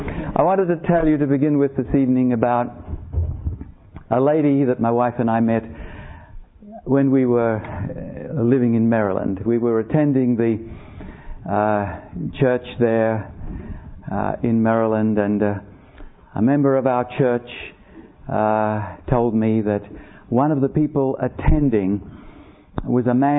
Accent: Australia; You know, I told you I come originally from Australia

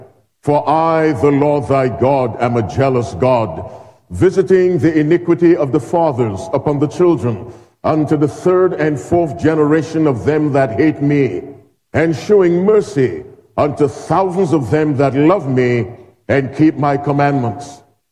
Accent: Philippines; I am very close to the Philippines. I tell people all the time, I am a Filipino. Because I am an Aita. So I am a Filipino. I really am.

